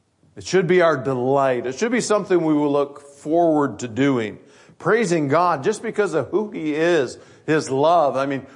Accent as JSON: {"language": "English", "town": "Grand Rapids", "region": "Michigan", "country": "United States", "tie": "born or raised there", "said": "I grew up in Grand Rapids, and right down the middle of Grand Rapids, you've got the Grand River."}